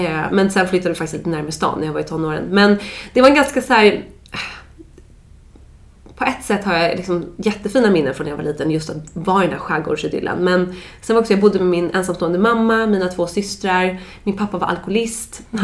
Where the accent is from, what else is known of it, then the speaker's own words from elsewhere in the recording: Dalarö, Stockholm County, Sweden; jag är uppvuxen ute på Dalarö, där vi faktiskt nu bygger hus